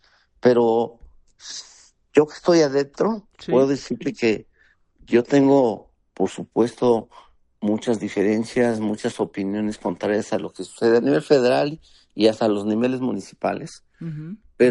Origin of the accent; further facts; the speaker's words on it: Texcoco, State of Mexico, Mexico; Toda mi vida he estado en el Estado de México. Nací en el Estado de México, nací en Texcoco, desde aquí te estoy contestando la llamada.